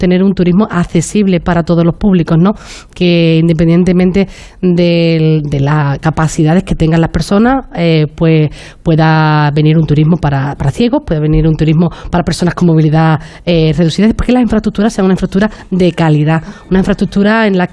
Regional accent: San Bartolomé de la Torre, Andalusia, Spain; que también es de mi pueblo, de San Bartolomé de la Torre.

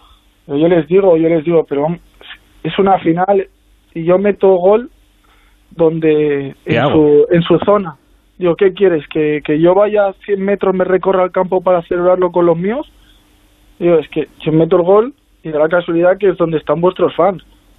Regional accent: Spain; como yo siendo español, yo no había celebrado así

